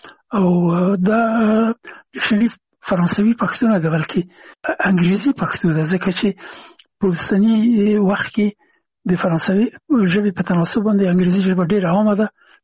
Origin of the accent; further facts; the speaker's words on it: Afghanistan; هغه زه نه پېژندلم چې زه هم افغان یم، ما ته یې نه پېژندو چې افغان یم.